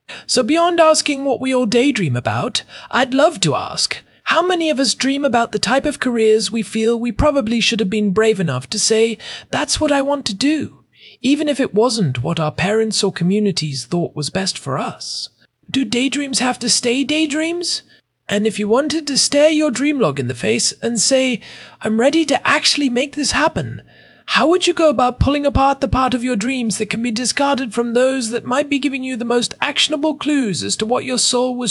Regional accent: Ireland; now in Israel; I grew up in Ireland, though I immigrated to Israel 10 years ago.

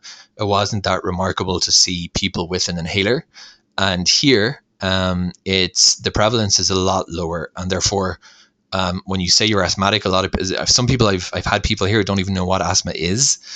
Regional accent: Ireland; But where I grew up in Ireland, asthma was pretty commonplace.

